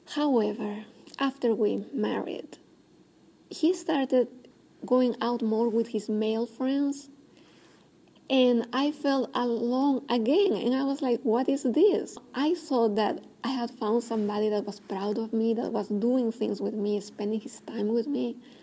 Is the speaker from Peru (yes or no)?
yes; Peru; moved away as an adult; I've come to this country to study. And when I was living with her, I loved the gym because in my hometown in Peru, we never had a gym.